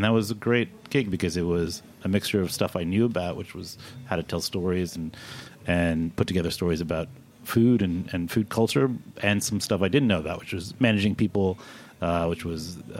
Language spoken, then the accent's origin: English; Kentucky, United States; I'm from Kentucky, so.